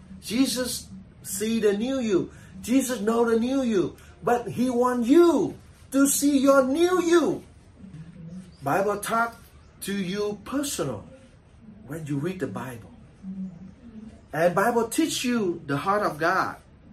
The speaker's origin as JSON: {"language": "English", "region": "Hanoi", "country": "Vietnam", "tie": "born or raised there", "second_language": "English", "said": "When we see my hometown in Hanoi to have the disciple. So in the New Year holidays, whenever we take the trip to our hometown, I still look at the people over there."}